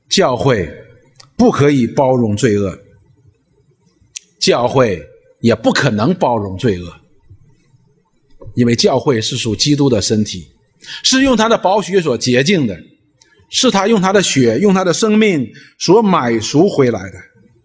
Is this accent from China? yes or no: yes; Northeast China, China; 就是我们东北人管它叫面起子